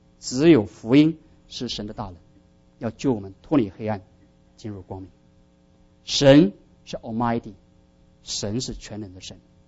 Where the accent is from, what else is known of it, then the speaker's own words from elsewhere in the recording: China; 我们是中国人